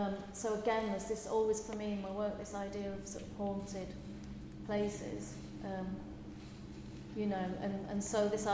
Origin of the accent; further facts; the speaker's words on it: Halifax, Yorkshire and the Humber, United Kingdom; born there; I was born in West Yorkshire, in Halifax